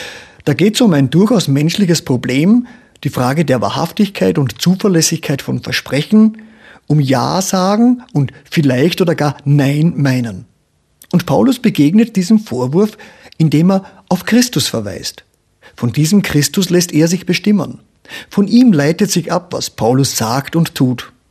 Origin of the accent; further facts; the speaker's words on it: Vienna, Austria; Ich darf das so zitieren, weil ich selber einer bin, ein Wiener.